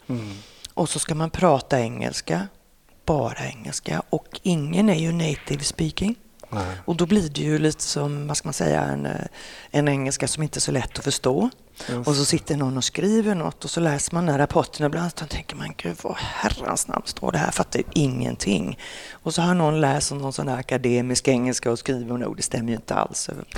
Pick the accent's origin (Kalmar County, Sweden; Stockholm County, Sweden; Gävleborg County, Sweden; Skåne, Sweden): Kalmar County, Sweden; Kalmar; accent: Kalmar dialect; I Kalmar. Så kan jag prata kalmaritiska mellan varven.